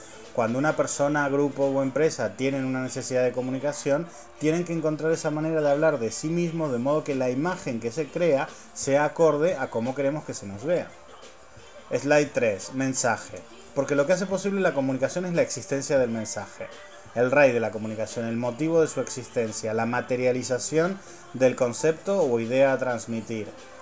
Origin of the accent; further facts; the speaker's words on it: Argentina; Debo confesar que como argentino me resultó súper complicado